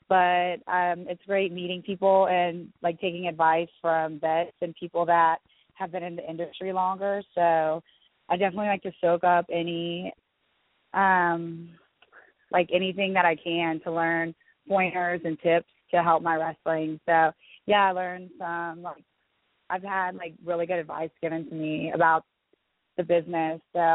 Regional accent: Atlanta, Georgia, United States; now in New Orleans, United States; because I live in New Orleans and I'm from Atlanta.

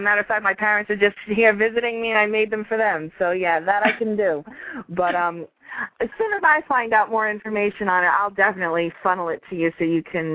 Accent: Yonkers, New York, United States; born there; No, I was born in America. I was born in Yonkers, New York, but my dad's family is from Slovakia.

